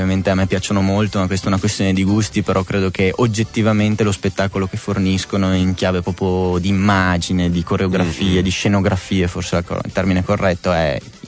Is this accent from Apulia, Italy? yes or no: no; Verona, Veneto, Italy; also born or lived in Bologna; io che sono cresciuto a Verona, ma sono nato a Bologna